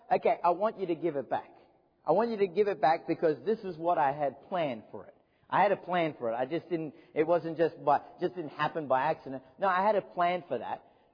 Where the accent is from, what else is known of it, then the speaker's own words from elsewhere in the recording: Australia; now in United States; I used to remember as an Australian, we'd pretend to be televangelists at youth camps and things.